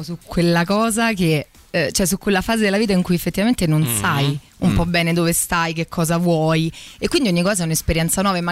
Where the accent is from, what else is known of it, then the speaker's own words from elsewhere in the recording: Marche, Italy; now in Rome, Italy; Sono marchigiana.